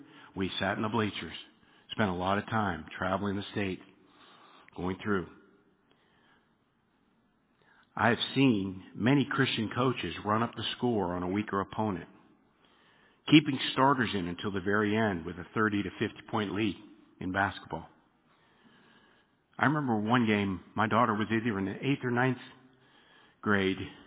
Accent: Pittsburgh, Pennsylvania, United States; I grew up in Pittsburgh in the 70s.

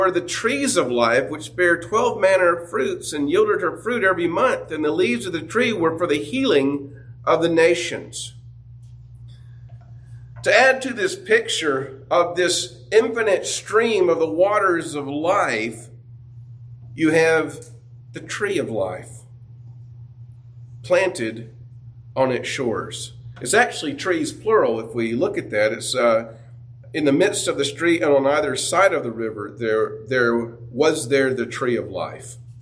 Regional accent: Georgia, United States; When I was a child, growing up in North Hall County with our little house in the woods, we were on top of a hill

